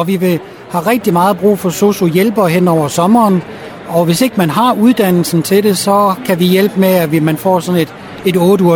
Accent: Frederikshavn, North Denmark Region, Denmark; moved away as an adult; also born or lived in Copenhagen; now in Læsø, Denmark; Jeg er født og opvokset i Frederikshavn, men har boet i København i 20 år.

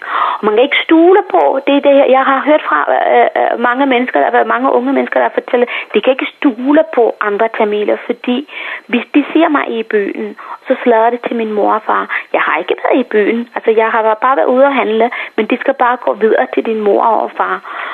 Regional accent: Sri Lanka; Danish is a second language; now in Denmark; Jeg synes, at det var mange gode værdier, som jeg kommer med fra Sri Lanka.

